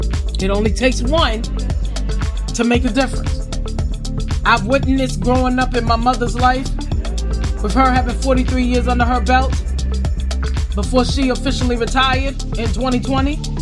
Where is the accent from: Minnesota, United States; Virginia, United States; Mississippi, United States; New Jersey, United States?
Virginia, United States; Farmville; I spent 3 years as a substitute teacher back in my hometown of Farmville for Prince Edward County.